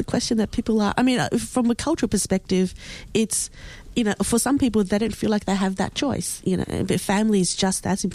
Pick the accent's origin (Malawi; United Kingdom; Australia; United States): Australia; born there; it never really occurred to me, because I was born in Australia